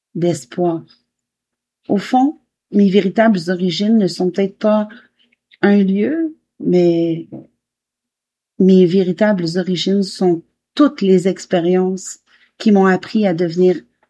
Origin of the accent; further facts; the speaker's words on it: Quebec, Canada; j'ai grandi au Québec, dans les Laurentides, une région qui a profondément façonné la personne que je suis devenue aujourd'hui.